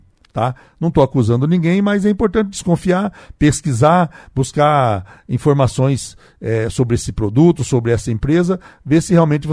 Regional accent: Brazil; mas nós, como bons brasileiros, aí temos sempre a esperança

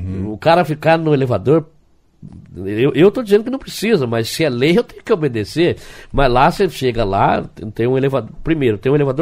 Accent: Cascavel, Paraná, Brazil; Eu sou de Cascavel

